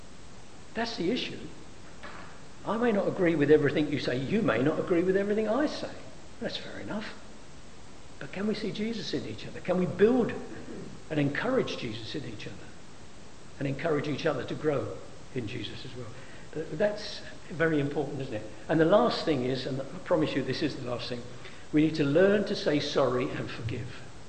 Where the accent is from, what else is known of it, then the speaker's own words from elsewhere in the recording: London, United Kingdom; I came from East London, from Poplar. I grew up in poverty, not abject poverty, but I grew up in poverty, in three rooms in a terraced house with another family upstairs.